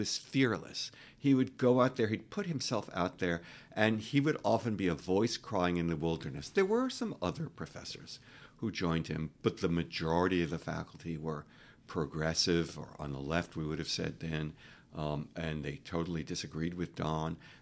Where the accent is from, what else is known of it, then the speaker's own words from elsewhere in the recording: New York City, New York, United States; I remember his mayoral campaign. I was young. I was growing up in New York City.